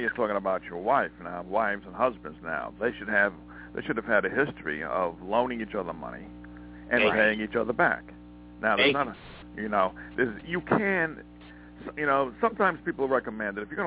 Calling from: Montana, United States

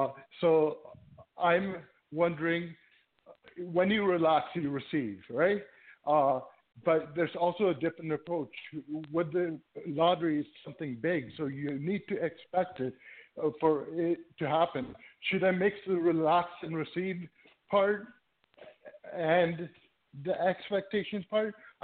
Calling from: Toronto, Ontario, Canada; from Toronto.

